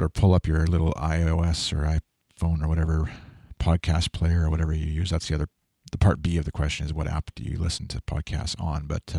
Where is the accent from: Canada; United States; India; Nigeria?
Canada; Well, I think especially I'm Canadian. I'm mm-hmm. from Canada.